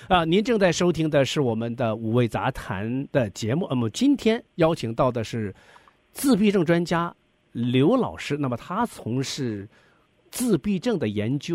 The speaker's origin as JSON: {"language": "Chinese", "region": "Northeast China", "country": "China", "said": "因为我是东北人啊"}